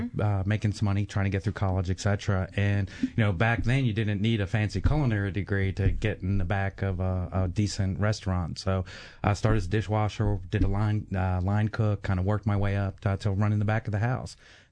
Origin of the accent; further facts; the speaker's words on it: New York City, New York, United States; born there; also born or lived in South, United States; I was actually born in South Bronx, New York City.